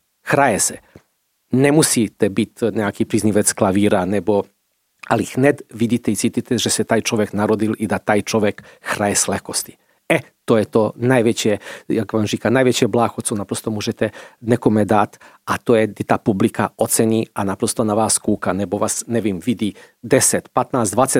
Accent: Belgrade, Serbia; Czech is a second language; now in Czech Republic; Já samozřejmě pocházím z Bělehradu.

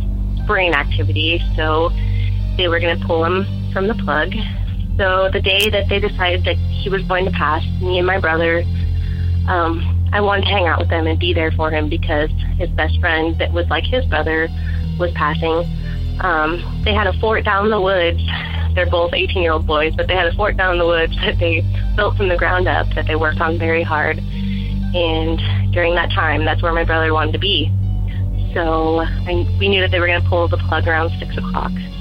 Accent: Washington, United States; I'm from Washington State.

